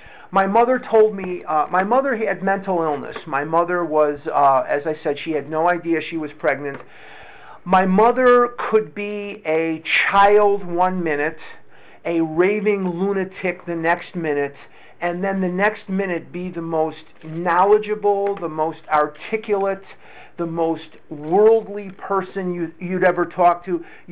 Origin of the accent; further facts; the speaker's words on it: Chicago, Illinois, United States; But I was born and raised in Chicago